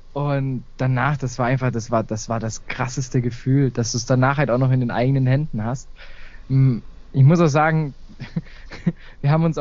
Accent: Baden-Württemberg, Germany; meinem Heimatort neben Heidenheim.

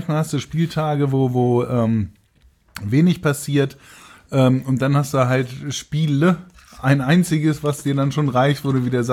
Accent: Mainz, Rhineland-Palatinate, Germany; ich auch als Mainzer

